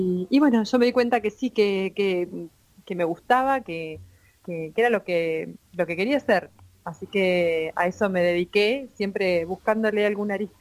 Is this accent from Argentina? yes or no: yes; Oriente, Buenos Aires Province, Argentina; yo desde mi pueblo, desde Oriente, lo que sabía era que quería hacer alguna carrera donde tuviese que hablar con la gente